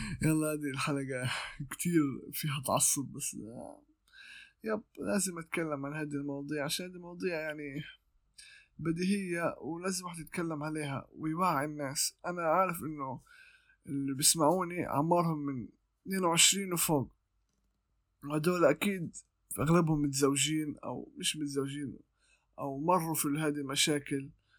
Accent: Gaza, Gaza Strip, Palestine; عاد الحمد لله عندنا في غزة المخابرات وهذا بيعرفوا يمسكوا الحاجات التنمر الإلكتروني

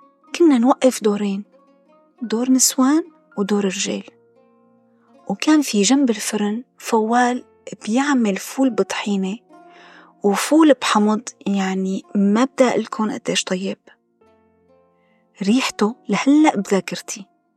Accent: Aleppo, Aleppo Governorate, Syria; moved away; أنا من مواليد مدينة حلب، عشت فيها من يوم ولادتي لسنة 2016. طبعاً أنا بعشق مدينتي بكل تفاصيلها وبحبها كتير كتير. ليلي ما بيعرف حلب، حلب هي مدينة بشمال غرب سوريا، وهي تعتبر من أكبر المحافظات السورية

